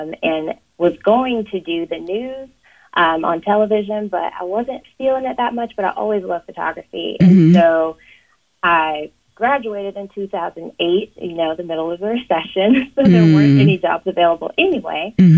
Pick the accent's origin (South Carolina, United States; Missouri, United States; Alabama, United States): South Carolina, United States; Greenville; also born or lived in Yuma, United States / Trinidad and Tobago; I wasn't born in Greenville. I was born in Yuma, Arizona, but my mom's from Trinidad and Tobago, and so we moved there for a while before we came to South Carolina. So I moved here in the early 90s, and I've been here ever since.